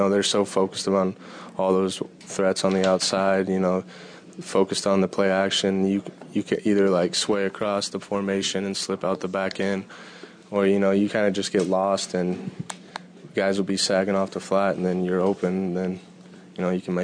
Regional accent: Kearney, Nebraska, United States; I was unhappy being from Kearney, living in Kearney, going to school in Kearney.

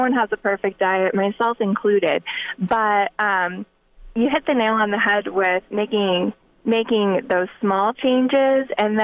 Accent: Scottsbluff, Nebraska, United States; now in Omaha, United States; Well, I'm originally from Scottsbluff, Nebraska, so out west. Have quite a few people in my family who farm and have cattle, so kind of grew up with a little bit of that ag background knowledge.

